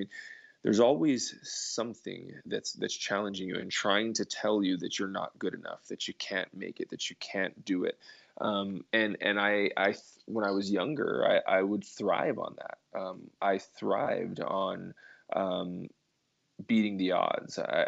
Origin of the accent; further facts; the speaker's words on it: Hawaii, United States; also born or lived in Texas; Well, I grew up in Hawaii. I was born in Texas, grew up in Hawaii. My mom's side of the family lived there.